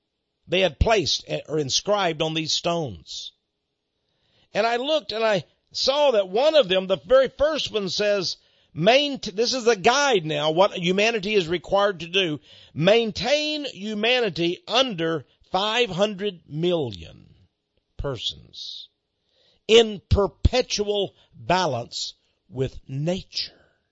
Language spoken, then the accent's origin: English; Austin, Texas, United States; from Austin, Texas, driving through.